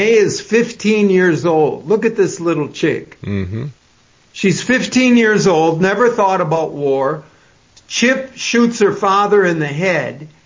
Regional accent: Wisconsin, United States; Yes, no, that's, if Ho Chi Minh, I'm from Wisconsin, if Ho Chi Minh had invaded Wisconsin, that war would still be going on.

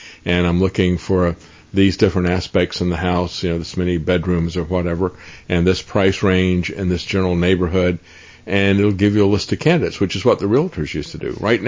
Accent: Tampa, Florida, United States; I grew up in Tampa, and my family had been there for several generations

